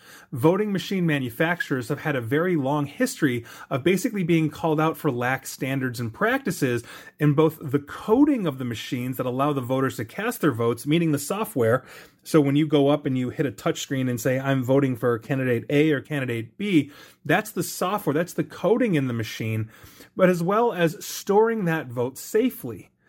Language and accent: English; Illinois, United States; at least here in my home state of Illinois